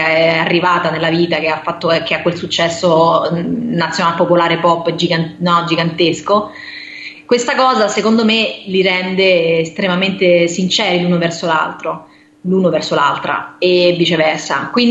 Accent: Rome, Lazio, Italy; Però sai che a Roma parliamo tutti con un accento un po' diverso in base alla zona dalla quale veniamo, no? Quindi io e Ilari veniamo dalla stessa zona.

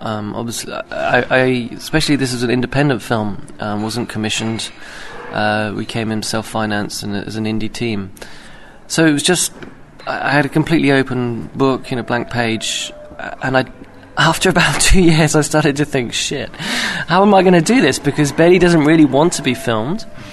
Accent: United Kingdom; being British, we live in a very formulaic, television-led style

